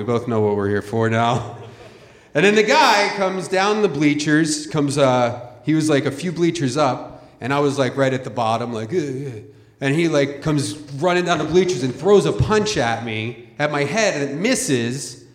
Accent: Philadelphia, Pennsylvania, United States; I was 16 years old. I grew up in Philadelphia. You know, weird kind of neighborhood. It's a weird city still.

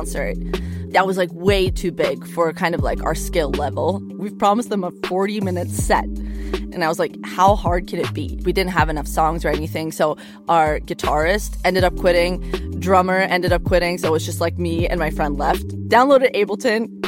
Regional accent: Norway; I'm from Norway.

